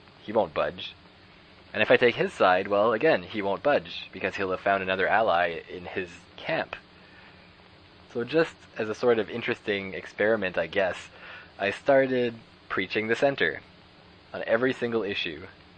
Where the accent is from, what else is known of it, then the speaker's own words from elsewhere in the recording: Canada; maybe as a Canadian boy